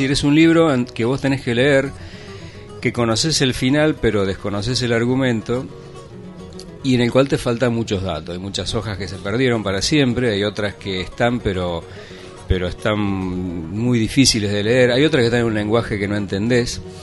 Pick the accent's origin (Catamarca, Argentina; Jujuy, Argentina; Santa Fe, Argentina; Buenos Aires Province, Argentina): Buenos Aires Province, Argentina; Bahía Blanca; me acuerdo de chico, a ver, yo soy de Bahía Blanca